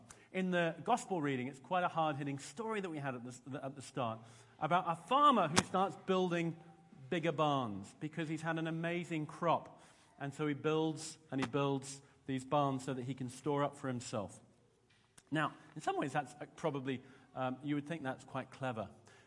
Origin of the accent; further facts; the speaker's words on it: Brisbane, Queensland, Australia; I'm from Brisbane in Queensland, and each year there's a thing called the exhibition, or because it's an Aussie thing, we call it the ECCA.